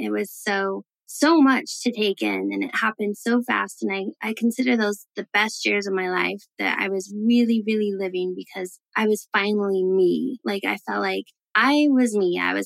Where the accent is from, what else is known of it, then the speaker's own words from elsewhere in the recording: Utah, United States; I wasn't sure that I was going to be able to come back to Utah, my home state